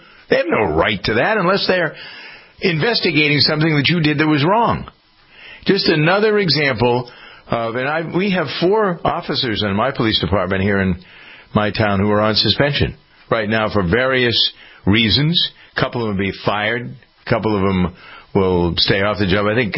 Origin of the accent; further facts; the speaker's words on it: Framingham, Massachusetts, United States; I was downtown in my hometown of Framingham